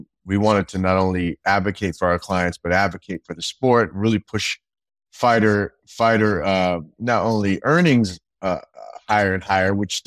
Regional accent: California, United States; I'm from Cali too

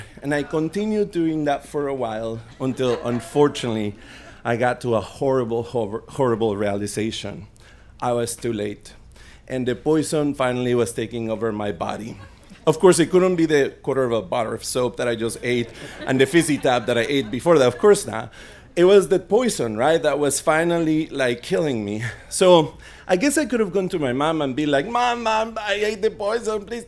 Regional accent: Mexico; I was about 7 or 8 years old, and I grew up in Mexico

